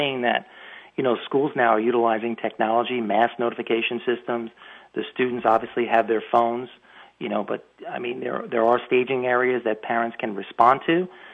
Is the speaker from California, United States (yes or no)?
no; Long Island, New York, United States; You know, I'm from Long Island originally.